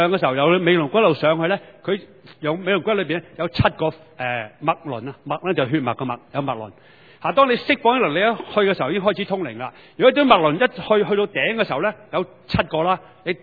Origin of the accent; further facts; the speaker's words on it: China; 我中國人叫做一物似一物，糯米似木蝨。